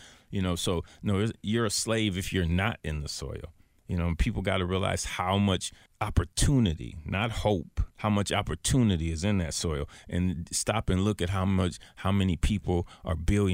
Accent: Los Angeles, California, United States; Yeah, I grew up in Florence and Normandy, Florence and Butlong. Yep.

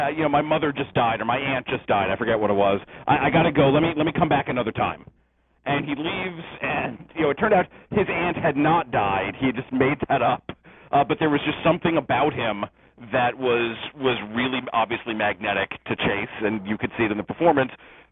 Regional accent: New Jersey, United States; I grew up in New Jersey, one town over from where Tony lived

